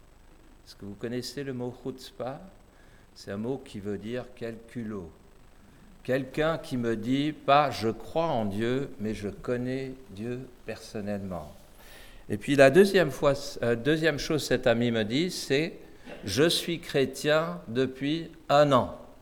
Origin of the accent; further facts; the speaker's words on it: England, United Kingdom; Mes parents se sont réfugiés en Angleterre avant la guerre, mon père après la guerre. Et voilà, j'ai grandi en Angleterre dans une famille juive séculière, non religieuse.